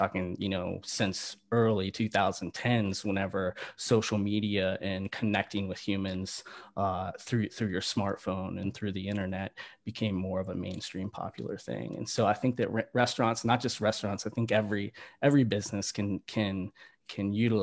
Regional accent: East Coast, United States; born or raised there

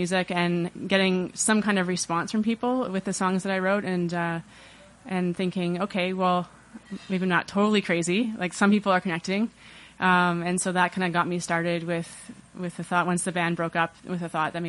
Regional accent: Timmins, Ontario, Canada; And then 2 years ago, I actually got to go up to Timmins, to my hometown, and play a couple of house shows up there. And that was really, really thrilling because that's, just going home.

